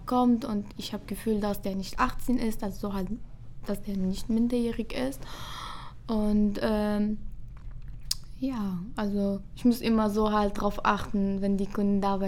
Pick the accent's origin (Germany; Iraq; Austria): Iraq; first language Arabic; German is a second language; Ich bin 24 Jahre alt. Ja, ich komme aus dem Irak und ich rede Arabisch noch, Deutsch auch.